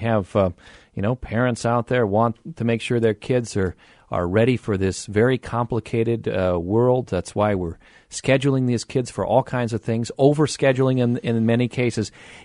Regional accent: Cedar Falls, Iowa, United States; I grew up in Cedar Falls, too.

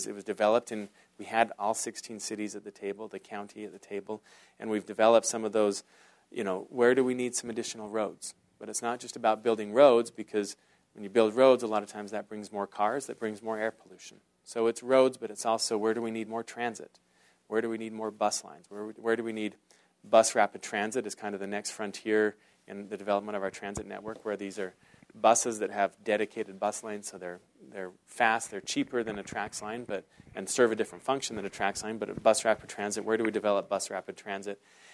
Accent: West Bountiful, Utah, United States; I think of my hometown that born and raised in West Bountiful, Utah.

